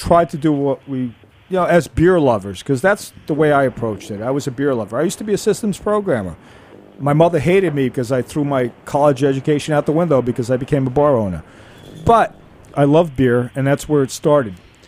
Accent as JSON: {"language": "English", "town": "Manhattan", "region": "New York", "country": "United States", "tie": "born or raised there", "said": "I grew up in Manhattan, drinking a Sam Smith."}